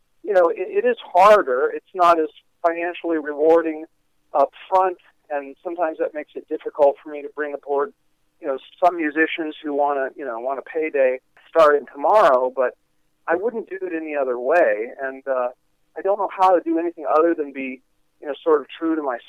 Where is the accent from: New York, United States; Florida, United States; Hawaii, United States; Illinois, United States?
Hawaii, United States; I grew up in Hawaii and never surfed